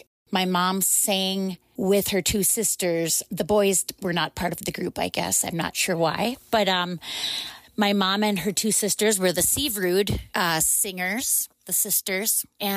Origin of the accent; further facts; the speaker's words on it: Mandan, North Dakota, United States; also born or lived in Bismarck; I was born in Bismarck, North Dakota, and I grew up on a family farm south of Mandan.